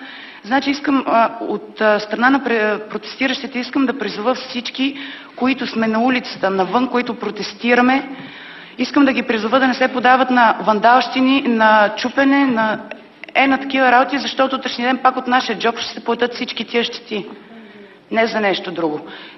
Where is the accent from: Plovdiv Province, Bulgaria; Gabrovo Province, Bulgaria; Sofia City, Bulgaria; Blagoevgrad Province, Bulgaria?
Blagoevgrad Province, Bulgaria; Sandanski; от Сандански съм и съм от хората, които са по площадите, по улиците